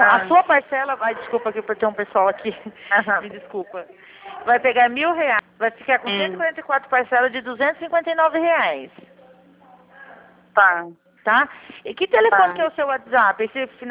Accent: Teodoro Sampaio, São Paulo, Brazil; Não, eu sou aqui de Teodoro.

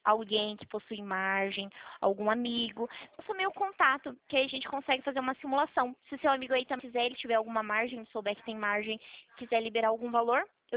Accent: Presidente Prudente, São Paulo, Brazil; Eu sou de Presidente Prudente, São Paulo. É no interior.

